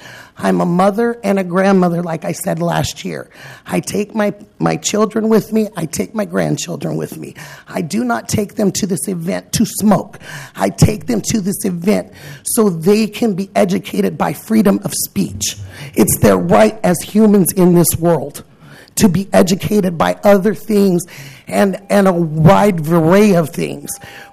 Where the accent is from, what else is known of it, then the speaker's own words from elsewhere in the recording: Oregon, United States; But I was born and raised here in Oregon by a golf pro mother and a stepfather that was a judge